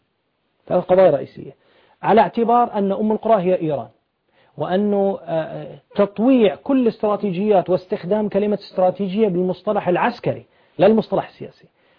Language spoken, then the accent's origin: Arabic; Bahrain; وهذا ما حصل عندنا في البحرين عمليا